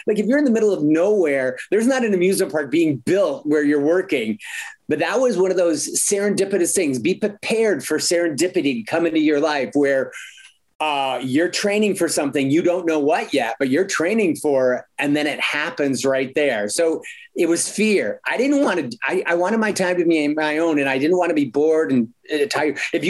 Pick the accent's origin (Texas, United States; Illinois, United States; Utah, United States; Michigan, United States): Michigan, United States; It was devastating because I'm from Michigan.